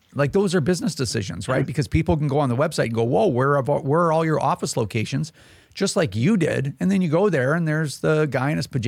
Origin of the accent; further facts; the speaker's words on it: Chilliwack, British Columbia, Canada; I'm from Chilliwack, and that's in British Columbia. I know it's a weird name.